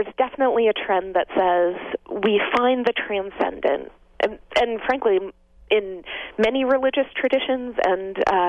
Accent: New Jersey, United States; I am not actually from Boston. I grew up in suburban New Jersey.

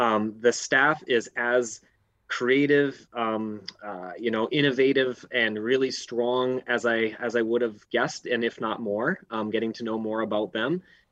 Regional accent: Sault Ste. Marie, Ontario, Canada; place myself growing up in Northern Ontario on the eastern side of Lake Superior in a small steel town called Sault Ste. Marie, Ontario, is where I grew up.

